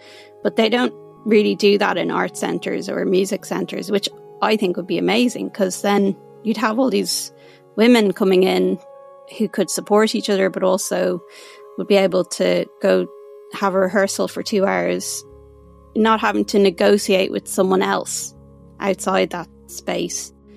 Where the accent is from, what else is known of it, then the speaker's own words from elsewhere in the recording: Ireland; I'm an Irish, well, Dublin-based composer and musician.